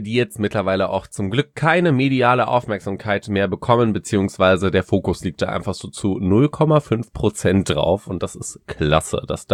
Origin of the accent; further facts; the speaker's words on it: Paderborn, North Rhine-Westphalia, Germany; Ich komme ja aus Paderborn, das ist eine riesige Uni, was Lehramt angeht